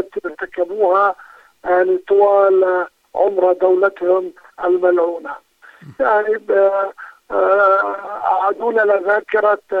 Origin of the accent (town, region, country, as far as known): Palestine